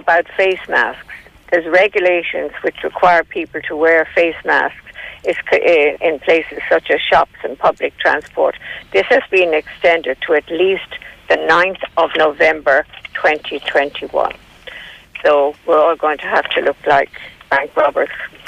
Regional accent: Dublin, Leinster, Ireland; When I was a kid, I was brought up in Leeson Street in Dublin.

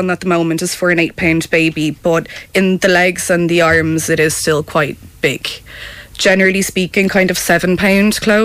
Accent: Dublin, Leinster, Ireland; we're both originally from Dublin

